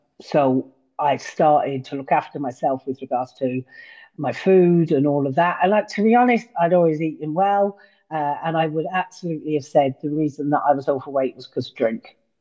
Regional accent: London, United Kingdom; moved away as an adult; now in North Yorkshire, United Kingdom; I live in North Yorkshire, and I'm originally from London, but I've lived in Yorkshire for 30 plus years.

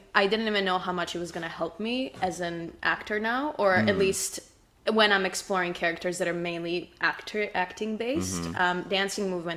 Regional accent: Serbia; I was born and raised in Serbia. And my whole family's still back there.

